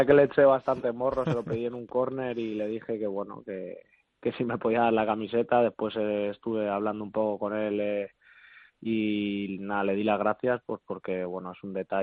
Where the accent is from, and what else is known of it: Madrid, Community of Madrid, Spain